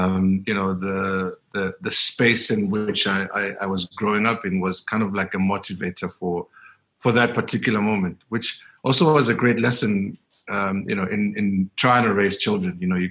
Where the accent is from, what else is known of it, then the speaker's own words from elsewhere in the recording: Diepkloof, Gauteng, South Africa; growing up in Deep Kloof in the 80s and the 90s, we were also surrounded by, you know, a lot of ills.